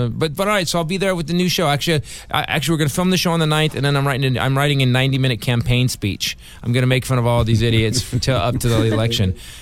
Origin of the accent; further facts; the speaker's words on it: San Jose, California, United States; also born or lived in Fremont / Newark; That's my hometown. I grew up there, Fremont, Newark, California, so I love San Jose.